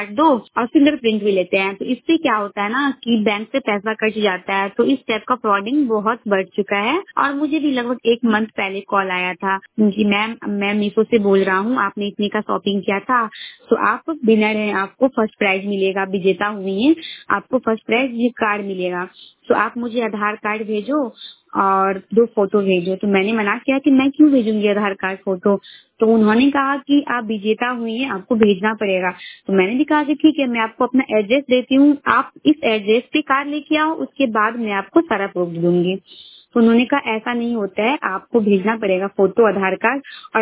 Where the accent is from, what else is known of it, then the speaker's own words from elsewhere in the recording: Madhubani, Bihar, India; और मैं बिहार राज्य के मधुबनी जिला की रहने वाली हूँ।